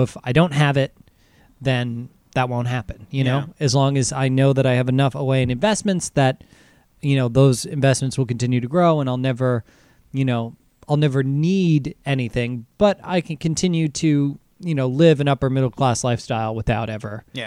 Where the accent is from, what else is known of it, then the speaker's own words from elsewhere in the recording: Cranford, New Jersey, United States; I'd buy myself a nice house, probably around where I grew up in Cranford.